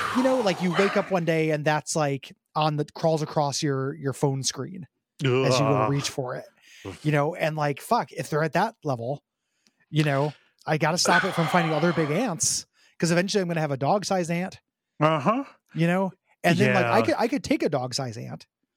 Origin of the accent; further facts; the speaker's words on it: Midwest, United States; I grew up in the Midwest. I don't do that because I know about ants